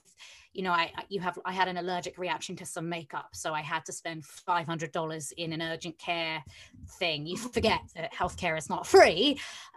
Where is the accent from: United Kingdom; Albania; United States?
United Kingdom; London; I grew up in North London, which again, I say I'm not a fan of, but North London as in like Islington and that, I guess I like it.